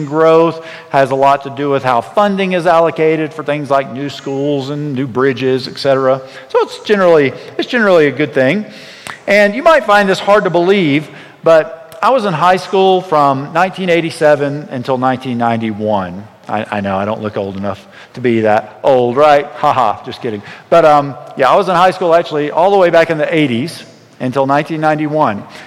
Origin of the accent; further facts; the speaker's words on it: United States; Now, in my home country of America, we take a census every 10 years, right? And I don't know how they do it here